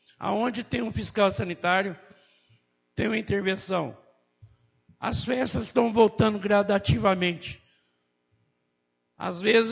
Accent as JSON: {"language": "Portuguese", "town": "Alfenas", "region": "Minas Gerais", "country": "Brazil", "said": "Amo minha terra, amo minha Alfenas."}